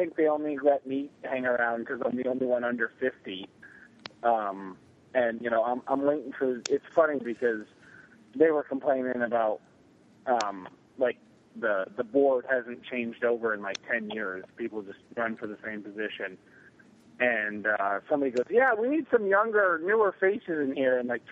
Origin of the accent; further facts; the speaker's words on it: Portland, Oregon, United States; I grew up in Portland.